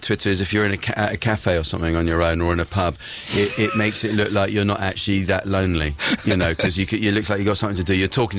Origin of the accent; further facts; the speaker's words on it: Winchester, South East England, United Kingdom; where I grew up in Winchester.